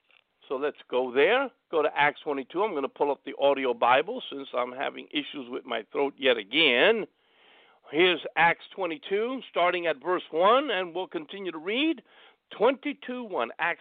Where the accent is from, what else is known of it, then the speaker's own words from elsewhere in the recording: Brooklyn, New York, United States; born there; I was born in Brooklyn, New York, over there at Long Island College Hospital, off of Atlantic Avenue.